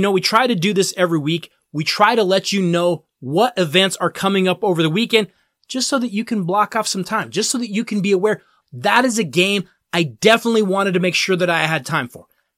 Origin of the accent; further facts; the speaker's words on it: Denver, Colorado, United States; it's going to feature my hometown Denver Nuggets